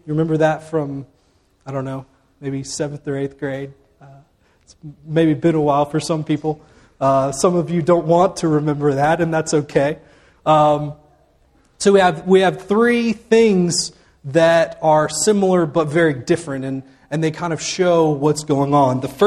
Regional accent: Auburn, Alabama, United States; I remember I grew up in Auburn, so I was around the college kids all the time

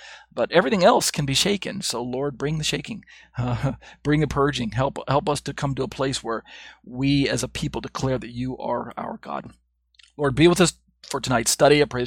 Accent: United States; moved away; I'm speaking primarily as an American, even though I don't live in America

